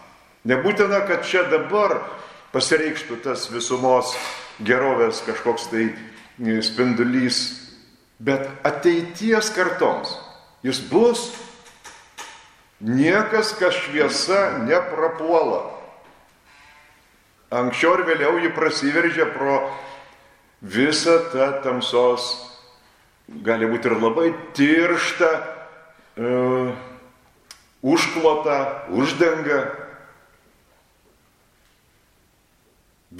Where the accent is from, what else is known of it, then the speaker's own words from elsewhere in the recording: Utena, Utena County, Lithuania; Tai yra būdinga visiems uteniškiam. Aš iš Pautenas.